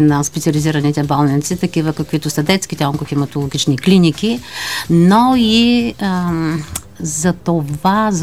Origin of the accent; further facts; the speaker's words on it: Varna, Varna Province, Bulgaria; Верно е, че идвам от Варна